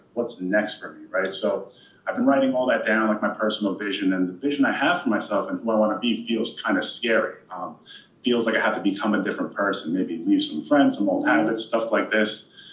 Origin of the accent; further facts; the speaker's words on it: Long Island, New York, United States; from Long Island.